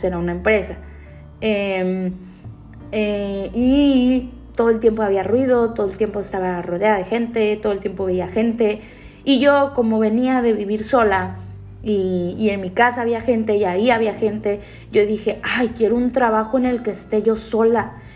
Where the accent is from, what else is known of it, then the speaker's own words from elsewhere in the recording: Mazatlán, Sinaloa, Mexico; moved away as an adult; Me vine de Mazatlán sin el título, o sea, a punto de titularme